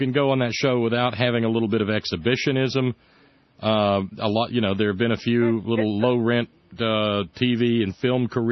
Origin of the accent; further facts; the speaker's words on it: Alabama, United States; you're in Michigan. I'm in West Virginia. I grew up in Alabama.